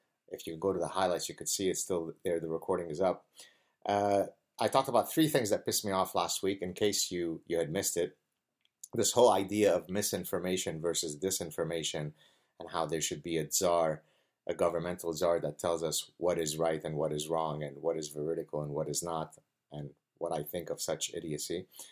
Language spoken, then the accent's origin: English; Canada; I'm Canadian